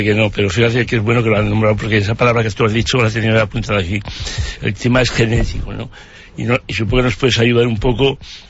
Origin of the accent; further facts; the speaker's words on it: Zaragoza, Aragon, Spain; en Aragón, volviendo a mi tierra, yo siempre intento hacer propaganda de Zaragoza, se me nota por el acento